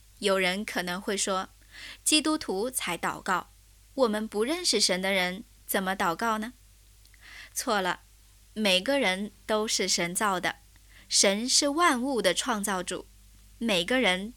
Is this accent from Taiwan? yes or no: no; China; 我们中国人就特别会表面上谦虚客气